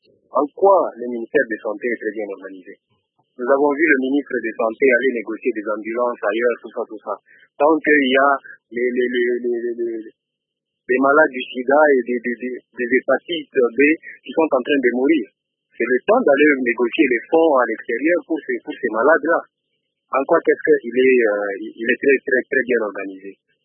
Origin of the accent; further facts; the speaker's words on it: DR Congo; Nous avons des maisons de fabrication des produits ici chez nous en RDC.